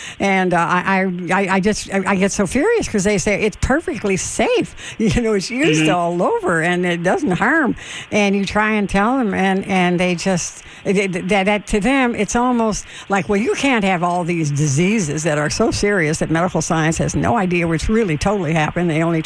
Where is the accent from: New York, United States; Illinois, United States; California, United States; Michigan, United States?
Illinois, United States; I'm thinking of Illinois. That's my home state originally.